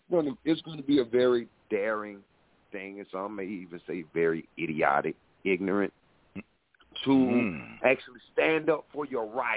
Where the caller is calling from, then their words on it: South Carolina, United States; I'm calling from South Carolina, man.